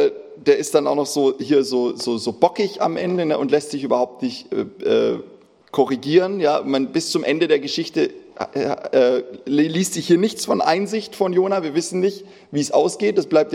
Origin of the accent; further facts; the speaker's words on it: Baden-Württemberg, Germany; Ich glaube, das kommt auch so ein bisschen da in Schwaben, wo ich herkomme. Da war ja französische Besatzungszone.